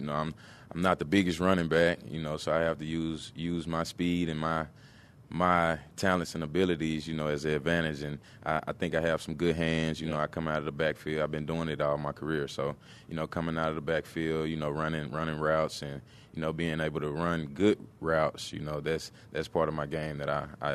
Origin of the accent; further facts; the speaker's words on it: Texas, United States; now in Buffalo, United States; I'm from Texas, so the snow is, you know, I'm getting used to it, but I'm loving it.